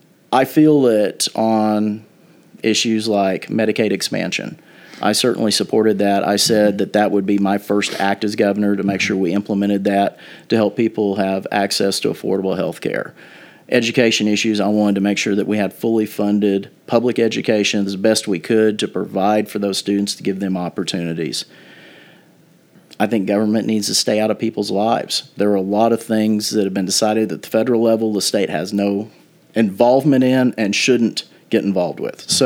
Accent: Elmore City, Oklahoma, United States; It used to be against the law to dance in my hometown. There was a city ordinance that prevented dancing.

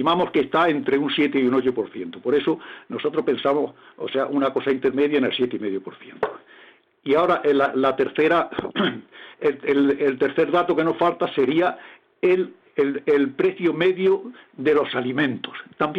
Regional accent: Andalusia, Spain; Yo soy andaluz.

